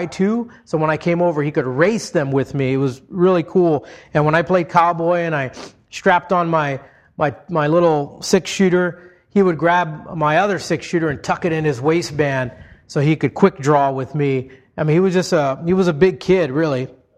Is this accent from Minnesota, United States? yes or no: no; Hawaii, United States; When I was a kid growing up in Hawaii, I would sometimes go fishing on a small Zodiac boat with my neighbor, whom I called Uncle Harry.